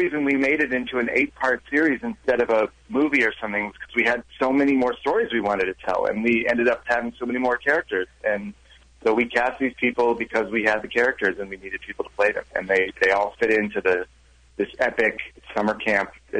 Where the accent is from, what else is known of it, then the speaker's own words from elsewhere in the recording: Cleveland, Ohio, United States; You know, there were a bunch of Jews where I grew up in Cleveland, Ohio